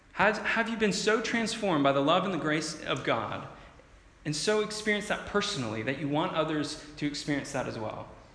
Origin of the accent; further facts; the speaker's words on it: United States; As an American, a lot of my countrymen could care less about that sport, but I love it.